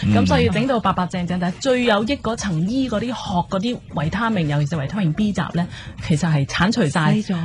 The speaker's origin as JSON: {"language": "Cantonese", "country": "China", "said": "作为中国人啦吓，喺西方文化传统下"}